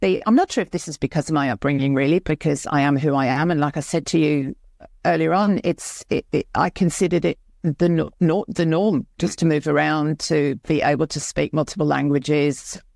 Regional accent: Germany; also born or lived in Canary Islands, Spain / Mallorca, Spain; even though I was born in Germany, literally 3 weeks later, we moved across to Spain, the Canary Islands. We also lived in Mallorca for a while.

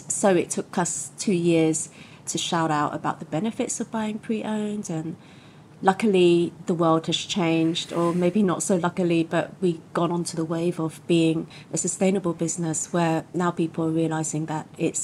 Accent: London, United Kingdom; now in Hong Kong; I come from London

